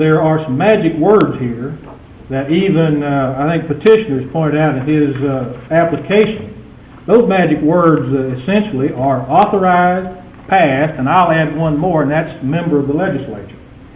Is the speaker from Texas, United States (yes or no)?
yes; Angleton, Texas, United States; I'm from Angleton, Texas